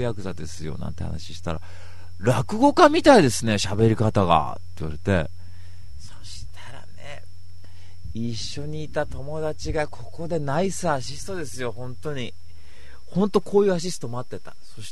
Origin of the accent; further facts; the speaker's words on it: Misawa, Aomori, Japan; 出身どこですかって、青森ですって言ったら、僕も青森なんですよ、三沢っすかって言われて、三沢ですよなんつって言って